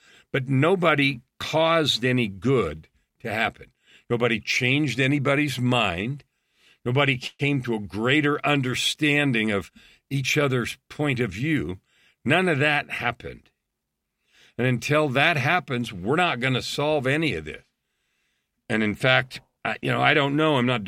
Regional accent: California, United States; born there; even though I was born in California.

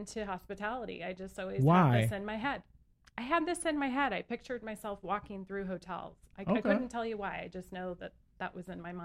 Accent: Pasadena, California, United States; Born and raised in Pasadena. Went to the Rose Parade every year.

